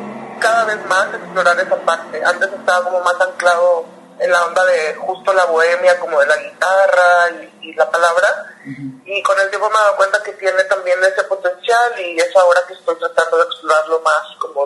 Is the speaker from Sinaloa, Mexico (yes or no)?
yes; Culiacán, Sinaloa, Mexico; now in Guadalajara, Mexico; yo soy de Culiacán, Uh-huh. Ahora vivo en Guadalajara hace un ratote